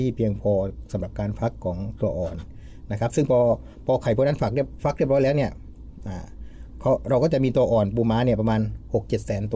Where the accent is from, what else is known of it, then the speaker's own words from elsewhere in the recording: Thung Song, Nakhon Si Thammarat, Thailand; ผมเนี่ยภูมิลำเนาผมเนี่ยอยู่คนนครศรีธรรมราชอยู่แล้ว